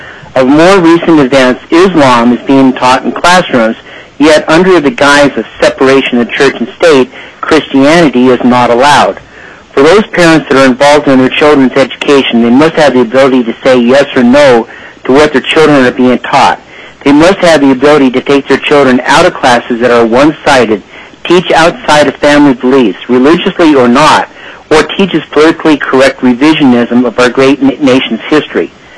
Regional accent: Palmer, Alaska, United States; I'm from Palmer, and I'm speaking for myself

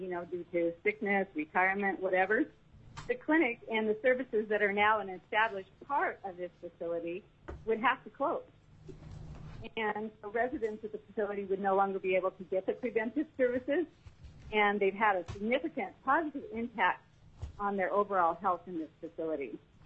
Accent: Anchorage, Alaska, United States; but myself, and I'm from Anchorage, Alaska.

